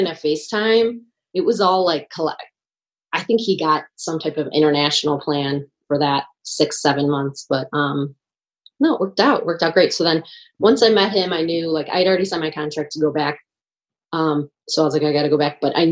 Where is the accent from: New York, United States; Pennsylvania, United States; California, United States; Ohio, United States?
Ohio, United States; Lakewood; We grew up in Lakewood.